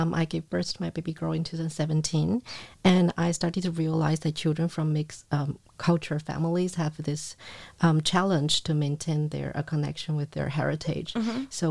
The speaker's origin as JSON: {"language": "English", "region": "Beijing", "country": "China", "second_language": "English", "moved": "as an adult", "lives_now": "Luxembourg", "said": "I'm originally from Beijing, China."}